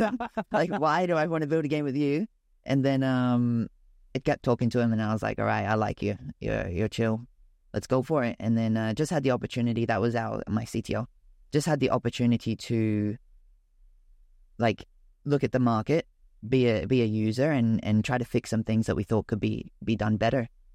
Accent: Australia; also born or lived in Vietnam; I'm from Australia. I live half Australia, half Vietnam. That's where our studio is. And I guess maybe 10% Philippines.

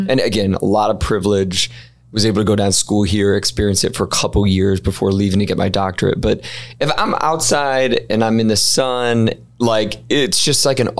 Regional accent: Ohio, United States; I moved down here from Ohio for the beach, for the weather.

